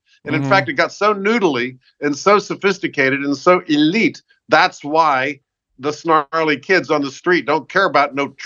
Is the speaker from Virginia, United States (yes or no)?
yes; McLean, Virginia, United States; also born or lived in London; Absolutely. This is a suburb of the CIA, McLean, Virginia.